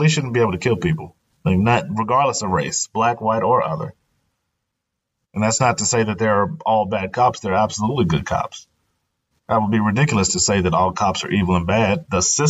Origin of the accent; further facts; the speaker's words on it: Cincinnati, Ohio, United States; I'm from Cincinnati, Ohio.